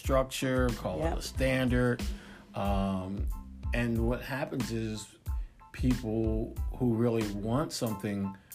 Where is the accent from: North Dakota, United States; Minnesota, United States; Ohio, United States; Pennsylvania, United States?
Pennsylvania, United States; Philadelphia; Philadelphia area. So we got that dynamic.